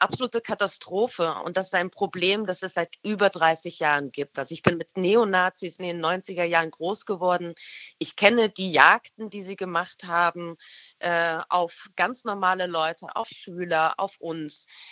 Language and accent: German; East Germany, Germany; Und selbst werde ich immer stärker auch als Ostdeutsche identifiziert.